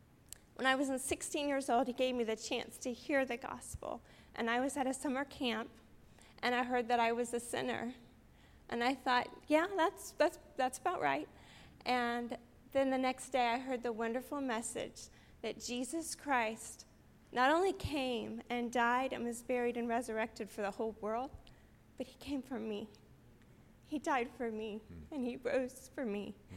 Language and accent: English; Tulsa, Oklahoma, United States; born there; I was born in July in Tulsa, Oklahoma of 1971.